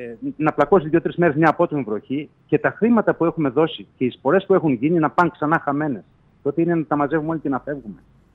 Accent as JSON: {"language": "Greek", "town": "Zarko", "region": "Thessaly", "country": "Greece", "said": "εγώ τυχαίνα είμαι από το Ζάρκο. Μια ζωή τα βλέπαμε τα ποτάμια και μια ζωή είχαμε προβλήματα."}